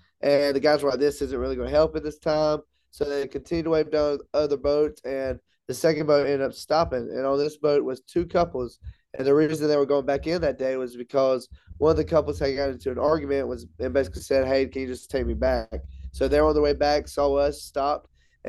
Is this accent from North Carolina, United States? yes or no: yes; Laurinburg, North Carolina, United States; they were 2.5 hours away back in my hometown, Laurinburg, North Carolina.